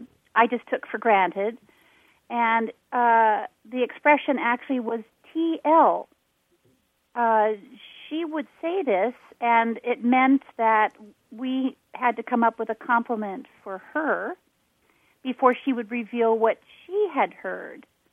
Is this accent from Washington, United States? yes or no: yes; Seattle, Washington, United States; As in, well, I'm from Seattle originally.